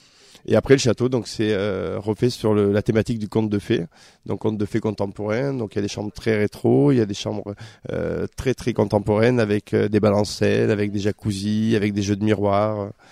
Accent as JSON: {"language": "French", "town": "La Garde", "region": "Occitanie", "country": "France", "tie": "born or raised there", "said": "je suis natif de la Garde, je suis natif de Lozère."}